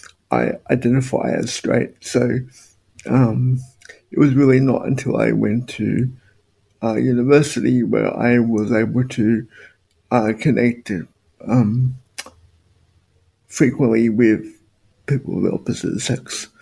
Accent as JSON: {"language": "English", "country": "Australia", "tie": "born or raised there", "said": "Definitely, I grew up in the 90s and the 2000s."}